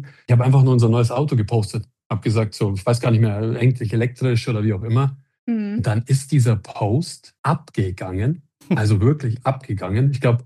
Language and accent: German; Landshut, Bavaria, Germany; Also ich bin aus Landshut, ist im schönen Niederbayern.